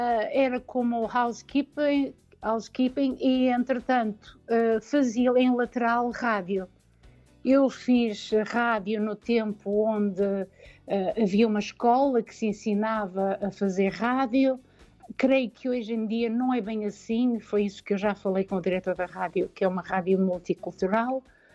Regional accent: Braga, Norte, Portugal; porque eu sou natural de Braga

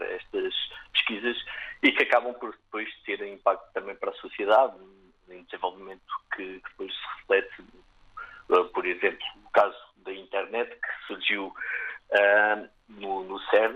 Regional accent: Portugal; also born or lived in Italy; now in Czech Republic; eu quando saí de Portugal, a minha primeira paragem, como tinha dito, foi para ir para a Itália

